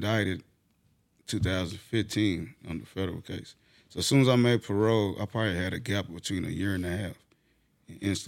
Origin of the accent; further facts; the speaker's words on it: Kentucky, United States; But where I'm from, I'm from Kentucky, so. We have parole.